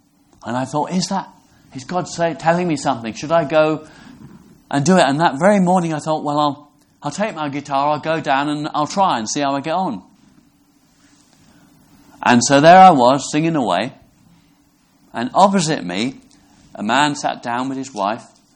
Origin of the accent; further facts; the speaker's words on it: Brixham, South West England, United Kingdom; I come from Brixham.